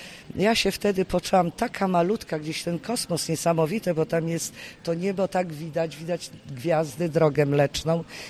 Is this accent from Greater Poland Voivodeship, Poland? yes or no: no; Zamość, Lublin Voivodeship, Poland; ja jestem z Zamościa i kocham Roztocze nasze. Ja miałam dziadków na Roztoczu, w Sójscu, to jest taka turystyczna, bardzo fajna miejscowość.